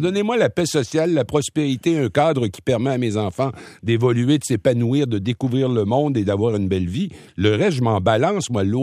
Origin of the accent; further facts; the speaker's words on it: Quebec, Canada; pourvu qu'on a le contrôle sur nos affaires chez nous au Québec